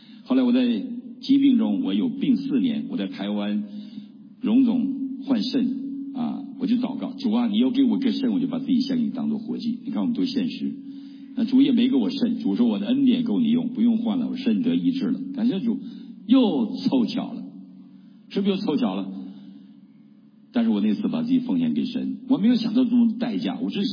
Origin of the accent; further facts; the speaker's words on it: Northeast China, China; 我是东北人